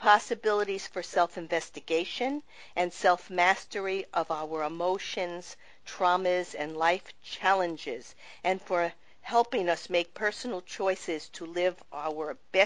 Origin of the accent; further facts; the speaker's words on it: Sheepshead Bay, New York, United States; I grew up near there in Sheepset Bay.